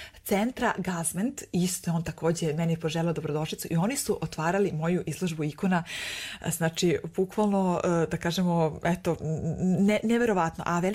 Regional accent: Korita, Republika Srpska, Bosnia & Herzegovina; Moj tata inače je Hercegovac iz Korita, mi smo iz Korita.

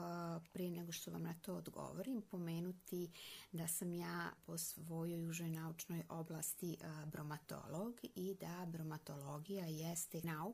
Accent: Republika Srpska, Bosnia & Herzegovina; ja sam iz Republike Srpske

